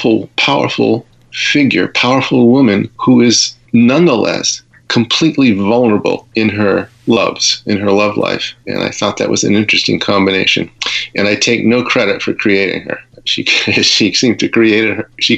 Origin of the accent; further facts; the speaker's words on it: Provincetown, Massachusetts, United States; I remember growing up in Provincetown